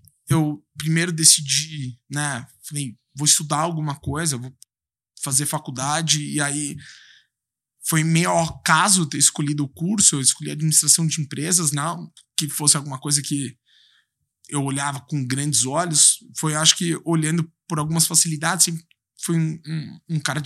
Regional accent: São Paulo, Brazil; Eu sou da Moca, né? Então era perto também da minha casa.

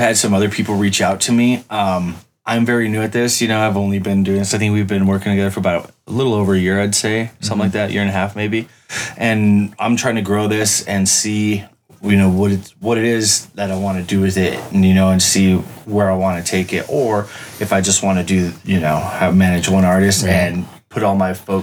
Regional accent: Phoenix, Arizona, United States; born there; also born or lived in El Paso / Austin; Yeah, before that I was in Arizona. I was born in Phoenix, Arizona. Lived in El Paso for a while. Moved out of there. Went to Austin.

